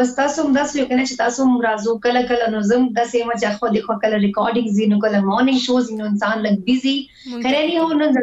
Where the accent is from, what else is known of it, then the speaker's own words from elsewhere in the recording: Lakki Marwat, Khyber Pakhtunkhwa, Pakistan; زه لکی مروت نه یم، او چې کوم ما فیملی دا غټوله ټاون کې سیټلډ ده، مطلب زه تعلق چې کوم دا ما بیسیکلی جنوبی اضلاع سایډ نه ده.